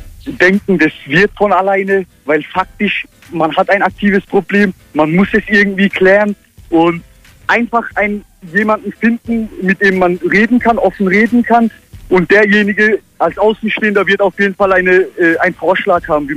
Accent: Mühlacker, Baden-Württemberg, Germany; Genau, also ich bin hier in der Nähe von Pforzheim in Mühlacker geboren worden.

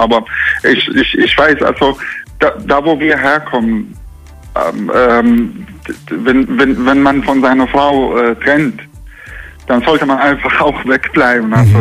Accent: Jordan; Also wir kommen aus Jordanien.

